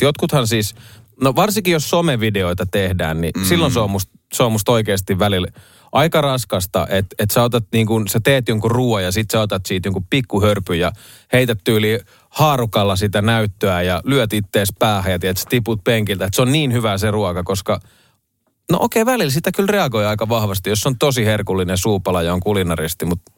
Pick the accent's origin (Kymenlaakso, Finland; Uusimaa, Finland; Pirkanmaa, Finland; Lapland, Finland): Uusimaa, Finland; Vantaa; Mä olin koulussa tutustuin pienenä poikana tuolla Vantaan Korsossa tällaiseen yhteen tyyppiin vaan.